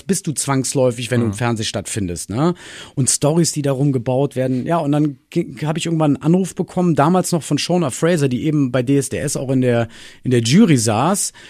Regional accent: Königswinter, North Rhine-Westphalia, Germany; Ich komme aus Königswinter, Pfingstel aufgewachsen und in Oerlinghofen. Und bei uns war immer der Proberaum zu Hause.

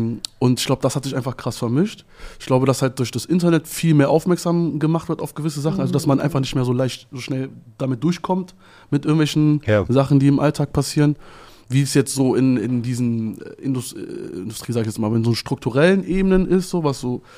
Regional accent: East Germany, Germany; Ich bin im Osten aufgewachsen, da ist ja der Rassismus nochmal ein ganz anderer als hier jetzt.

